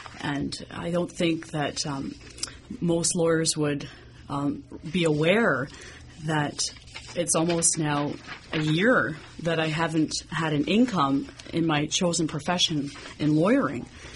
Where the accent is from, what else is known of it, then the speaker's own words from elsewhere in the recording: Hamilton, Ontario, Canada; Well, I'm here in the Hammer, born and raised in the Hammer.